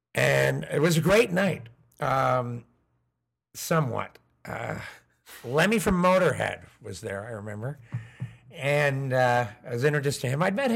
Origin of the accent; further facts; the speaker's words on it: Canada; hi, I'm a journalist from Canada, and I'd like to interview.